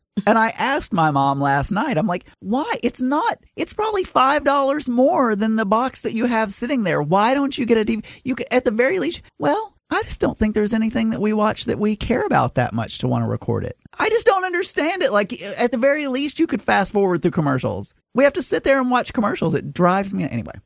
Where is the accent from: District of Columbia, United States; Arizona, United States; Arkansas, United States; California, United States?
Arkansas, United States; I grew up in South Arkansas. We had no bunnies.